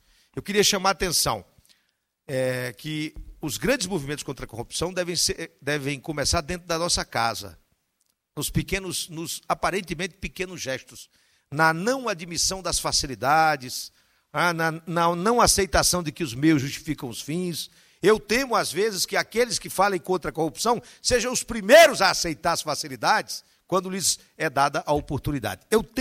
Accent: Ceará, Brazil; eu tenho brincado com isso, como bom cearense, com todas as dificuldades

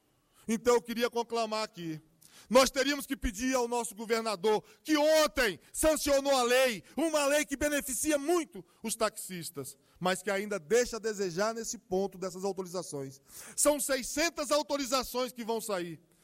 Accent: Sobradinho, Federal District, Brazil; Eu, como brasiliense, como sobradiense, como um morador do Distrito Federal

